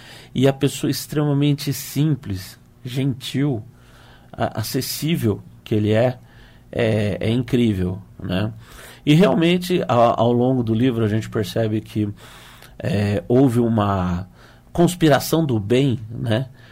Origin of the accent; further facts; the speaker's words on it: São Paulo, Brazil; eu sou aqui do Vale do Paraíba, né? Eu nasci com o Bandeirante voando em cima de mim, inclusive eu nasci 14 dias depois do voo inicial.